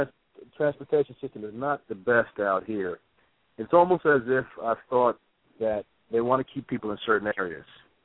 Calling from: California, United States; I'm calling from California, and gas is a big thing.

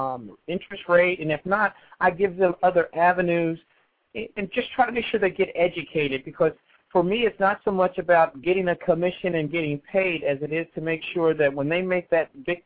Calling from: California, United States; I'm calling you from California because I'm here doing some political work.

